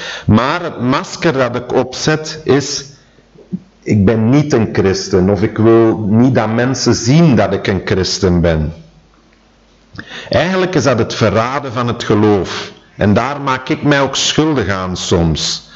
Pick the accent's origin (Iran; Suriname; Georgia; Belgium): Belgium; Flanders; Wij als Vlamingen zijn daar specialist